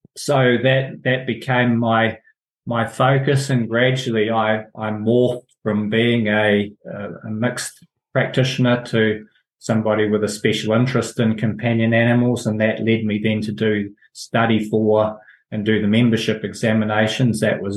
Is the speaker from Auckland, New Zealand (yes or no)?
no; Nelson, New Zealand; now in Marlborough, New Zealand; I grew up in Nelson. I always thought that I would end up back in Nelson, but sort of circumstances meant that I settled in Marlborough and stayed here.